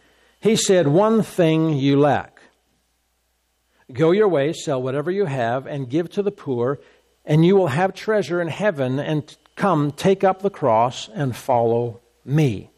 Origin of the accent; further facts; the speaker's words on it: Canada; I'm a Canadian, and I just drive on the right side of the road